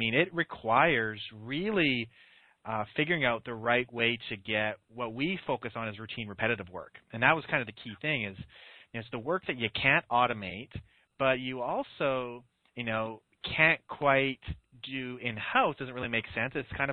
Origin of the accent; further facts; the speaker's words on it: Canada; moved away; I am Canadian. I'm a proud Canadian. Yeah, I haven't lived there for 10 years probably